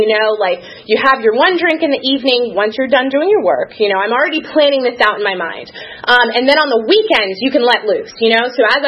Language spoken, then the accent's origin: English; Los Angeles, California, United States; So, born and raised in Los Angeles. I essentially lived in the Beverly Hills, Brentwood area.